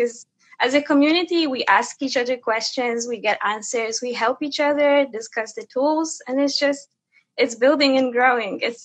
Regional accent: Poland; English is a second language; because I'm from Poland, from rather a small town in there.

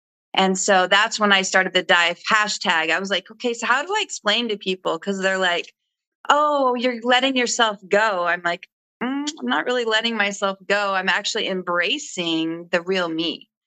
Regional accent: Los Angeles, California, United States; I grew up in Los Angeles, and I just returned after 30 years to the LA area.

